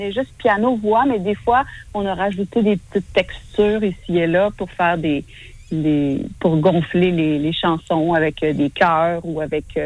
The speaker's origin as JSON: {"language": "French", "region": "Quebec", "country": "Canada", "tie": "born or raised there", "said": "Là, je suis née en Mauricie. On avait un lac derrière la maison où j'ai grandi."}